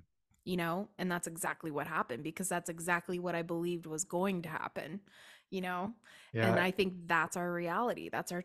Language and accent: English; United States; So for me, I, you know, $9.12 as an American is like, oh, you know, what?